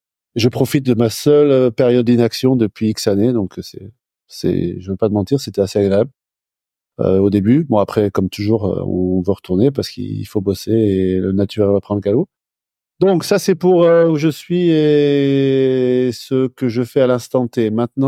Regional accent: Grand Est, France; born there; now in Hendaye, France; Je suis au Pays Basque, je suis en Andaye, parce que, en fait, c'est vrai que je suis né en Lorraine, mais j'ai toujours été un peu partagé. Mon père est d'ici. Ma mère est Lorraine

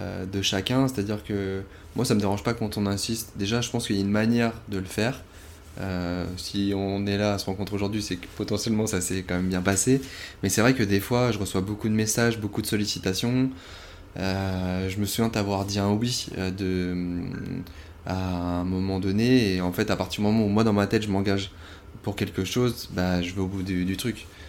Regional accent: Tours, Centre-Val de Loire, France; now in Bordeaux, France; j'ai 32 ans, j'allais dire 31, mais non, ça y est, la barre des 32 est là. Je vis à Bordeaux, je suis originaire de Tours.

